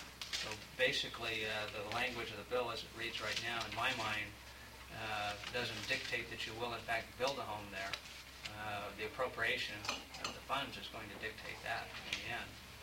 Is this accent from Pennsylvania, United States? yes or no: no; Alaska, United States; I was born and raised outside the Anchorage area, okay, as opposed to inside it.